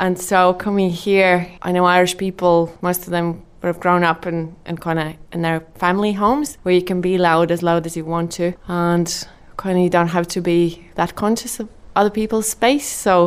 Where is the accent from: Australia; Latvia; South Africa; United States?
Latvia; originally I come from Latvia.